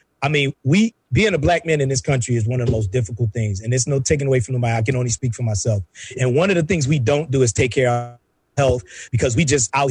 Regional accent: New York, United States; I grew up in New York with Puerto Rican, Dominicans, West Indians.

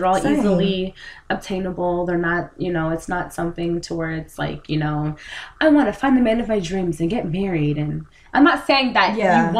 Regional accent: Seattle, Washington, United States; I was born and raised in Seattle.

